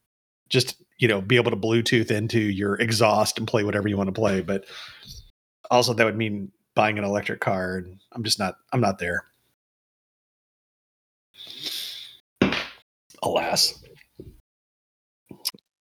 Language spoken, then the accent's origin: English; Indiana, United States; some interesting information happening in my home state of Indiana.